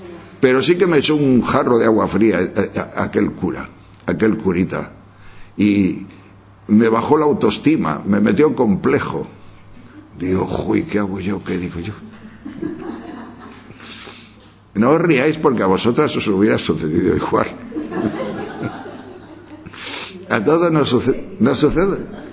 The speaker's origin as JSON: {"language": "Spanish", "town": "Tejerina", "region": "Castile and León", "country": "Spain", "tie": "born or raised there", "said": "La niñez de mi pueblo en Tejerina, que yo soy un pueblo de León, Tejerina, pues no había sido así, yo no tenía esos problemas."}